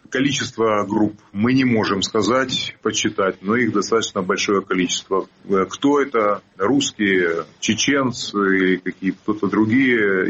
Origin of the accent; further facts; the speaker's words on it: Ukraine; я горжусь, что я украинец.